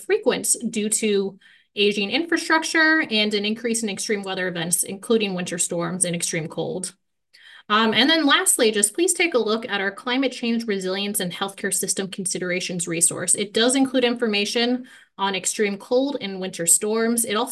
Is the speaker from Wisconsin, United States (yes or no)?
no; Minnesota, United States; I can say as a Minnesotan, I'm very comfortable saying there's still plenty of time for severe cold weather and winter storms.